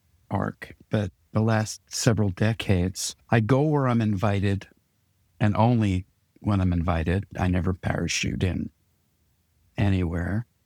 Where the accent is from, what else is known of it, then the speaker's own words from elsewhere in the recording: New York, United States; I grew up outside New York City. And so I saw a lot of theater growing up.